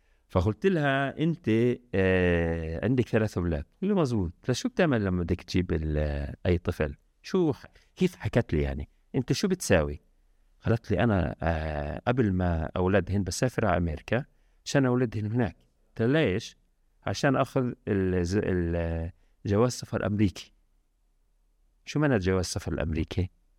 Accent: Palestine; فالأهل بيعرفوا أنه بكل لحظة ممكن إحنا كفلسطينيين

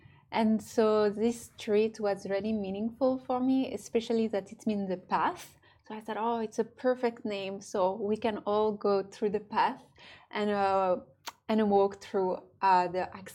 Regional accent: France; I was born and raised in France, but I'm also half Moroccan.

